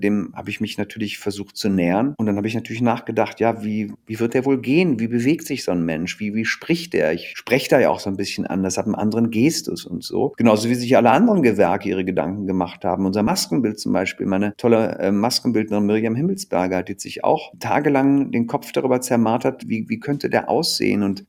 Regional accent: Wuppertal, North Rhine-Westphalia, Germany; in meiner Heimatstadt Wuppertal

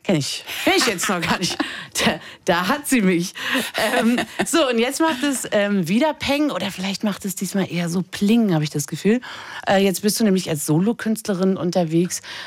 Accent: Berlin, Germany; Ich bin ja auch Berlinerin und habe es immer sehr stark gefühlt.

